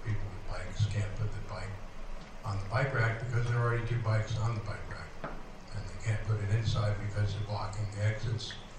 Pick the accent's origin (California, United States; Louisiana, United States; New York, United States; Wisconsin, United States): New York, United States; from Ulster County, going on 60 years. My father drove bus and taxi and other public transportation that I grew up with.